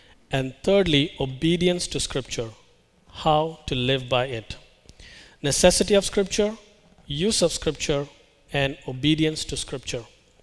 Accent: India; I come from India

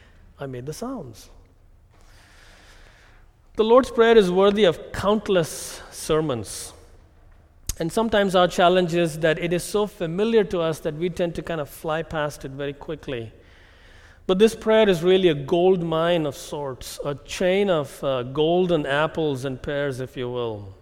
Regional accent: India; English is a second language; I'm reminded of my time growing up in India, going to a K-12 Catholic school for 14 years.

